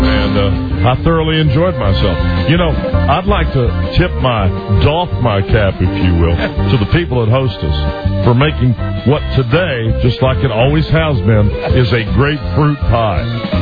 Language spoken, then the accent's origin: English; Texas, United States; I'm a big fan of football. I'm from Texas.